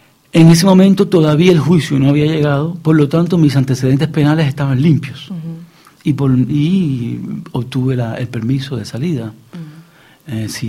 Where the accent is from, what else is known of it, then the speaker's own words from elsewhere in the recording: Cuba; moved away as an adult; yo era especialista también cuando salí de Cuba.